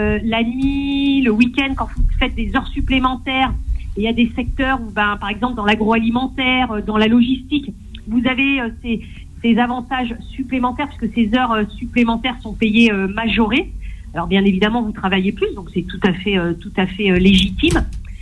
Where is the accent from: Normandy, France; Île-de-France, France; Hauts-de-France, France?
Île-de-France, France; Vitry-sur-Seine; Par exemple, moi, je suis de Vitry-sur-Seine